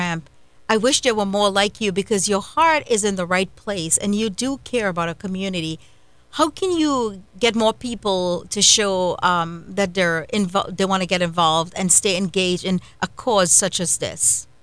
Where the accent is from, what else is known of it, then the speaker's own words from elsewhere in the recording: Trinidad & Tobago; I was raised in Trinidad, where we were grateful to God for public school.